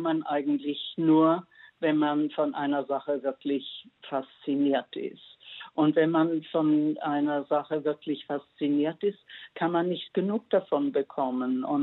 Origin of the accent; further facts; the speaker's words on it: Konstanz, Baden-Württemberg, Germany; Bin in meine Heimatstadt Konstanz zurückgegangen